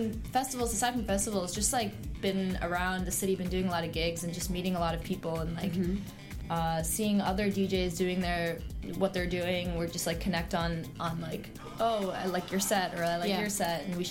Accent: Long Island, New York, United States; also born or lived in Lahore, Pakistan; And I'm originally from Lahore, Pakistan. And I grew up in New York, Long Island, but I moved to Manhattan when I was about 16. So I've been here for 8 years.

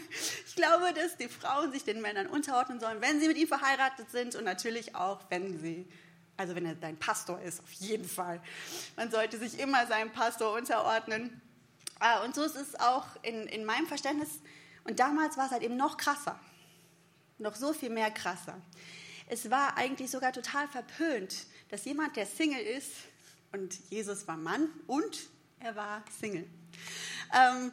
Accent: North Rhine-Westphalia, Germany; ich komme aus der Nähe vom Ruhrgebiet, da hat man es im Süden nicht so leicht

